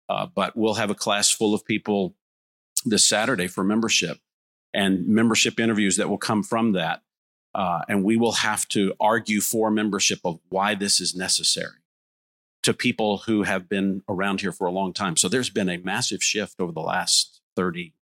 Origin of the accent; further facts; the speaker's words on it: Texas, United States; moved away as an adult; also born or lived in Southern California; I think back when I was raised in the Texas Panhandle, whoever was pastor of First Baptist Church of our city was a social influencer of the whole community.